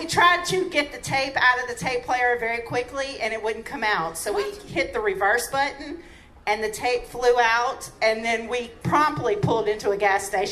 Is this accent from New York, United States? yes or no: no; Baton Rouge, Louisiana, United States; I'm from Baton Rouge, Louisiana.